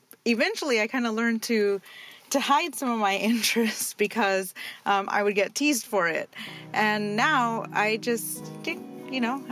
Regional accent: Sacramento, California, United States; I'm from Sacramento, California. I'm a teacher, a mother of four

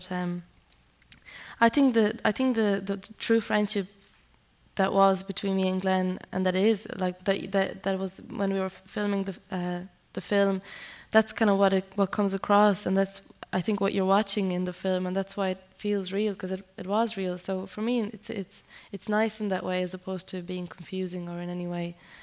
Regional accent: Czechia; I am a musician. I am from Czech Republic.

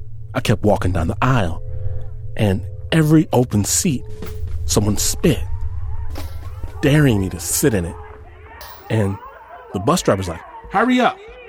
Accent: Detroit, Michigan, United States; born there; I was born in Detroit, Michigan, right? And when I was a little kid, we moved out to the middle of nowhere. We got a big plot of land and called ourselves farmers.

